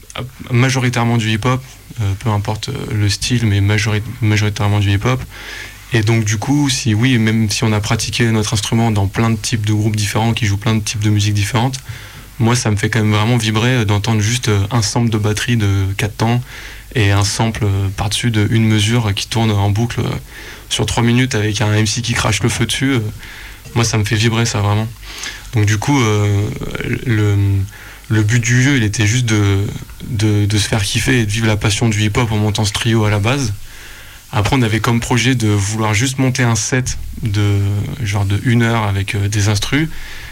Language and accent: French; Valence, Auvergne-Rhône-Alpes, France; parce qu'on vient tous les deux de Valence, donc pas très loin d'ici.